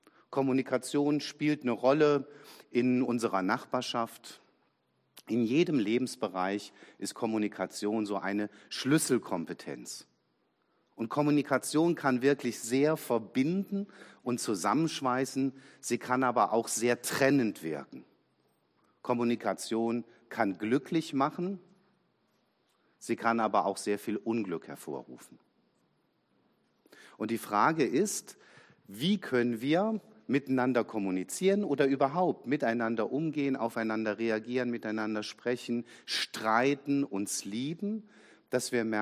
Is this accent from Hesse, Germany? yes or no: yes; Nidderau, Hesse, Germany; ich komme aus Nidderau, das ist so nördliches Rhein-Main-Gebiet